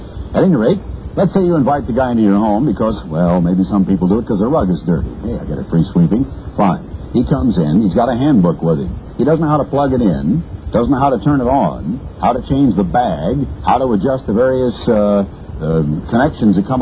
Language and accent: English; Oregon, United States; As a preacher's boy growing up in Oregon, I decided that since I'd heard the news that all preacher's boys were dirty little unprintable blah blah blankety blank thus and such